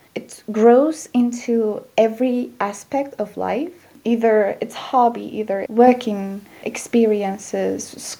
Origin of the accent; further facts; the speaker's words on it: Kurdistan Region, Iraq; I am from Iraqi Kurdistan. I am Kurdish